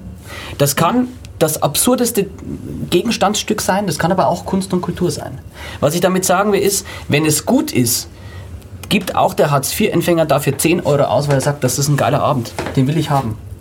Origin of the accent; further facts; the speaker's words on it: Bavaria, Germany; Darf ich da als Bayer auch hin?